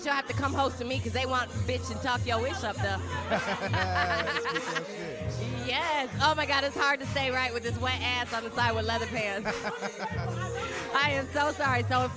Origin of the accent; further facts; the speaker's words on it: Michigan, United States; I'm from Michigan, so.